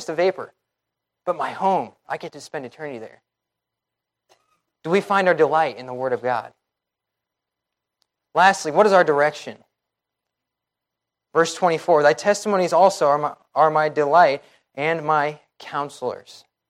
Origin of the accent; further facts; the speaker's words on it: Midwest, United States; because I grew up in the Midwest, kind of farm country